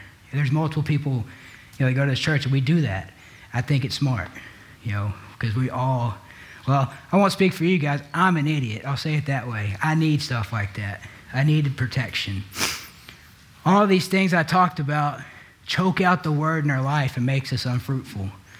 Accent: Texas, United States; And my home state is riddled with them.

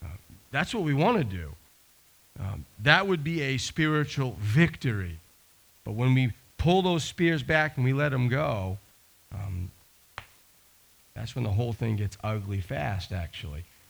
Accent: Maine, United States; growing up in Maine around drunk, angry, belligerent men is a scary place to be.

